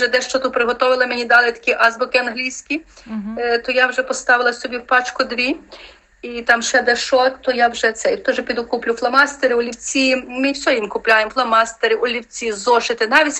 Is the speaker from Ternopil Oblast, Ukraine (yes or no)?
yes; Ternopil, Ternopil Oblast, Ukraine; так як я з Тернополя, то я більше дбала за своє місто